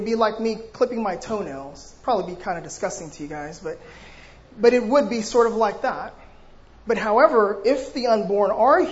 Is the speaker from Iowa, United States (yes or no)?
no; Los Angeles, California, United States; So as John said … I grew up in South Central Los Angeles.